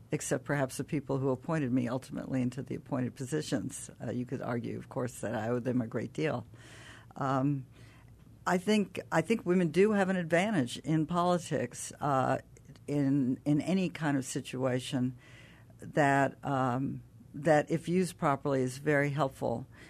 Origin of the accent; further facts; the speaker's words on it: California, United States; I came from California originally. I love Florida.